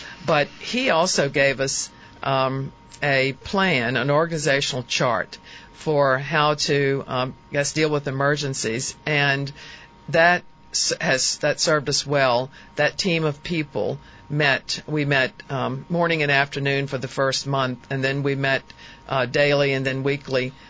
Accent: Louisa County, Virginia, United States; I can't say enough about how proud I am of Louisa County. It is my hometown as well, so naturally I'm proud.

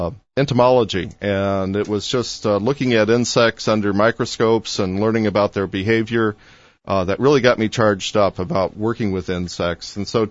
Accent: Missouri, United States; I'm originally from Central Missouri, and I went to the University of Missouri there and studied agriculture.

